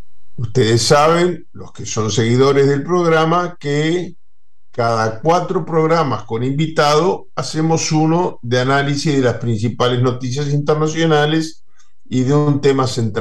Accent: Uruguay; Miren que yo lo miro desde acá como uruguayo a veces

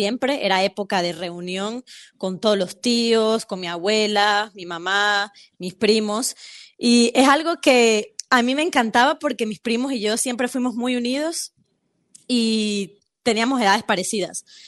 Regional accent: Trujillo, Venezuela; also born or lived in Mérida; yo vengo de la región de los Andes, que es el estado Mérida, pero yo crecí en Trujillo con mi hermano, con mi mamá y mi familia materna.

